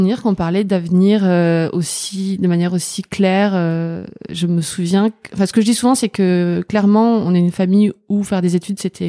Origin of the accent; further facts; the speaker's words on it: Albi, Occitanie, France; Alors, je viens d'Albi, c'est une petite ville à côté de Toulouse.